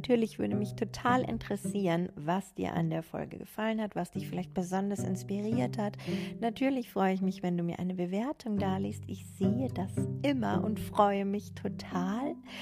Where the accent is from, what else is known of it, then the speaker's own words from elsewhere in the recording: Bavaria, Germany; dich freuen über diese stade Zeit, wie man bei uns in Niederbayern sagt.